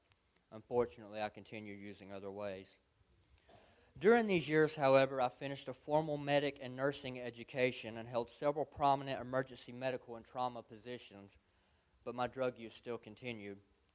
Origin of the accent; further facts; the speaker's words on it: Sparta, Tennessee, United States; I'm 33 years old. I grew up in Sparta, Tennessee, to a loving middle-class home with two brothers and three sisters.